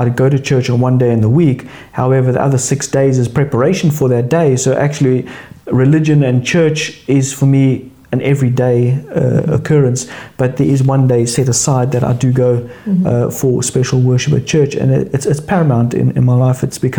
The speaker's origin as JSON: {"language": "English", "country": "South Africa", "moved": "yes", "lives_now": "United Kingdom", "said": "Well, I'm originally from South Africa. Been in the UK now since 2002, where I came on a working visa, ancestral visa"}